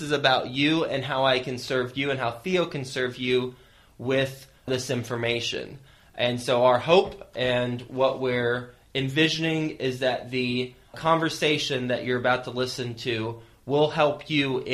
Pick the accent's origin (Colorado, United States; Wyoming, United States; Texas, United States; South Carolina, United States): Texas, United States; Lubbock; moved away as an adult; now in New York City, United States; I moved straight from Texas, so Lubbock, Texas, cows and cotton, to New York City, a bunch of skyscrapers and concrete